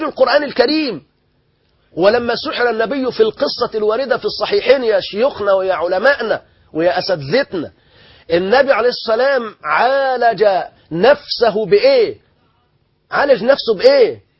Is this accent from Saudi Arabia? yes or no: no; Egypt; بلادنا مصر